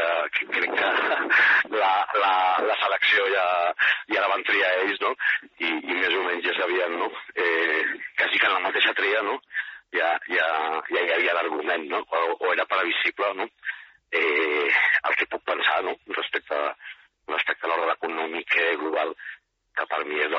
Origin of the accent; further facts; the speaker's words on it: Barcelona, Catalonia, Spain; com els que som de Barcelona ho coneixem més